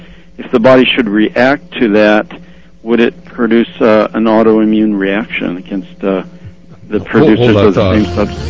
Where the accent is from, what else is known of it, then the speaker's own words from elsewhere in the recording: Spokane, Washington, United States; I'm from Spokane.